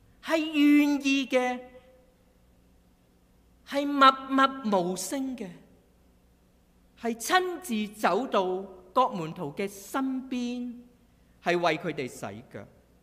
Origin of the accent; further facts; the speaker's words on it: Hong Kong; 我来自香港